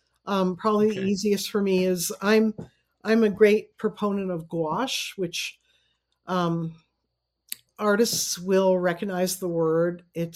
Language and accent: English; Middlebury, United States; It had many components that were very drawn from my growing up in Middlebury.